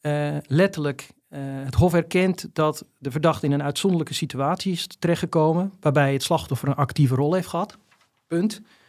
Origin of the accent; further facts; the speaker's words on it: Volendam, North Holland, Netherlands; Omdat ik zelf ook uit Volendam kom.